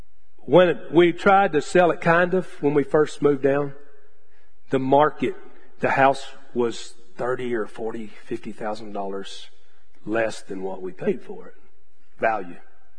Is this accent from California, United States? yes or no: no; Texas, United States; And we're originally from West Texas. We got to come back to Texas.